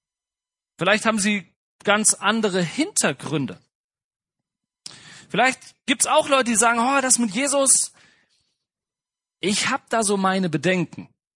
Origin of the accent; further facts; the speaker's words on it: Marburg, Hesse, Germany; Ich komme aus Marburg in Hessen